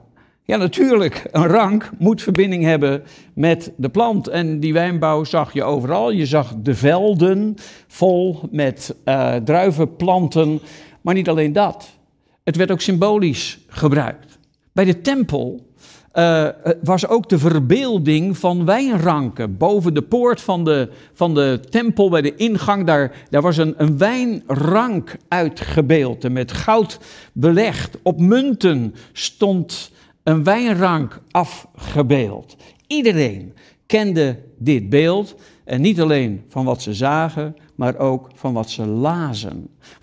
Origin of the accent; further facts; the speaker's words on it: South Holland, Netherlands; ik kom uit het Westland. Dan heb je al die grote glazen kassen.